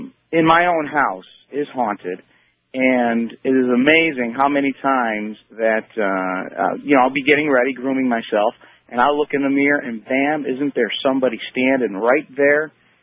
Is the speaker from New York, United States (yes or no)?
yes; New York, United States; I'm from Skinny Atlas, New York